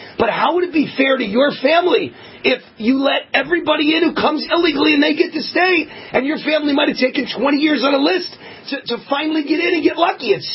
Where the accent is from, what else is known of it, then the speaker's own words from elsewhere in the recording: New York, United States; moved away; I'm from New York originally. I got the hell out of there.